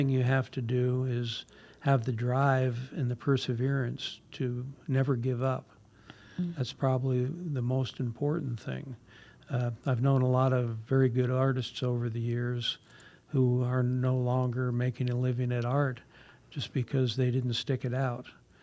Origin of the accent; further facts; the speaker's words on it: New Jersey, United States; You know, I grew up in New Jersey around the hustle and bustle, and where we lived was considered out in the country then, but still it's just so busy and there are so many people.